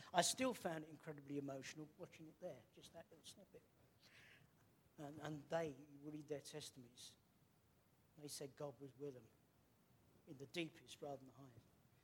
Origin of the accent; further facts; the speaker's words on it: Canterbury, South East England, United Kingdom; You know, I was born in Canterbury, in one location, not far from Steve, actually. I then moved house to another bit of Canterbury. I then got married and moved to a flat in another bit of Canterbury.